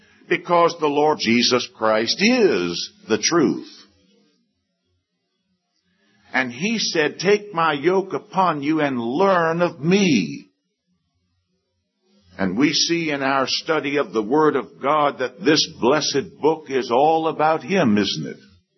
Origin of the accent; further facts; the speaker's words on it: Richmond, Virginia, United States; I remember when I was saved the latter part of 1954 in my hometown of Richmond, Virginia.